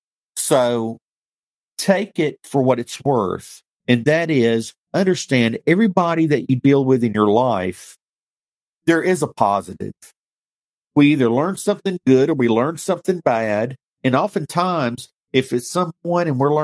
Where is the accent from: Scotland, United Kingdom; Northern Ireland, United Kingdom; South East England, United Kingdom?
Scotland, United Kingdom; I'm from Scotland.